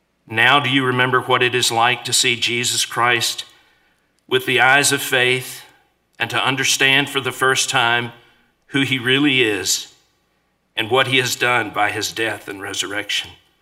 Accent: Decatur, Georgia, United States; I'm from Georgia. I'm from Atlanta. Actually, Decatur. It's a suburb of Atlanta.

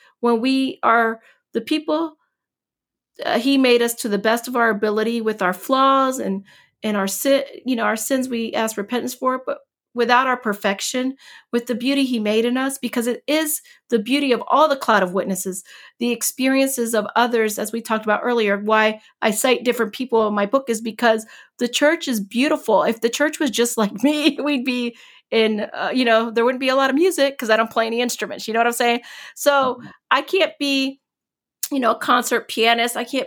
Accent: Puerto Rico; born there; I was born in 1970 in Puerto Rico.

